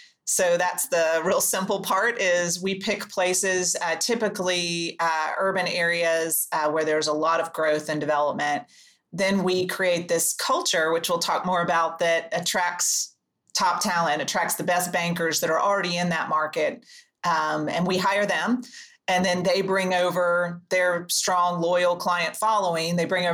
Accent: Oklahoma, United States; I'm from Oklahoma, but not a farmer.

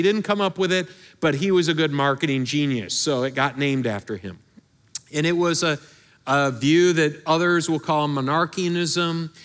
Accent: Michigan, United States; which would have been very helpful in my home state of Michigan, and it is helpful here about 3 hours once a year.

